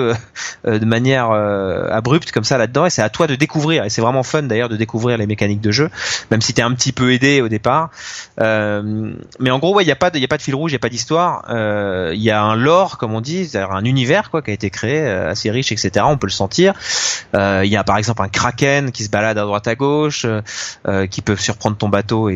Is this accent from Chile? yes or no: no; France; c'était quelque chose qu'on regardait presque avec un peu de fierté aussi, parce qu'on est français.